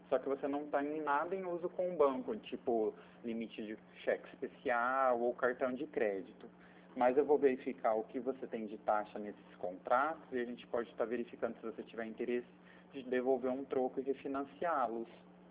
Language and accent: Portuguese; Pirassununga, São Paulo, Brazil; Eu sou de Pirassununga, mas eu atuo aí na cidade de Tambaú